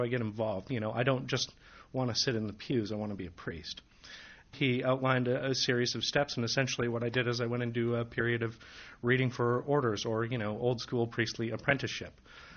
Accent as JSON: {"language": "English", "region": "Manitoba", "country": "Canada", "tie": "born or raised there", "said": "grown up Christian in a very, you know, strict Dutch Calvinist kind of fashion because half my family is Dutch. I grew up in Manitoba."}